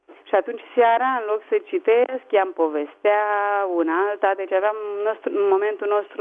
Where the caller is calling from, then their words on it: Spain; Sunt din Spania.